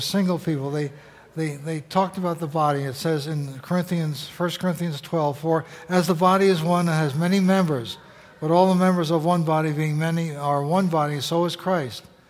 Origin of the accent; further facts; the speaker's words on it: New York City, New York, United States; When I grew up in New York City, everybody who went to my Lutheran church lived within 3 miles